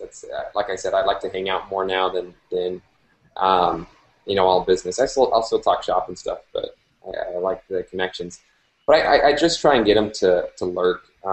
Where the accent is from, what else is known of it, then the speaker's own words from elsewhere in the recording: El Paso, Texas, United States; I grew up in El Paso and watched UTEP football, but always loved watching UT.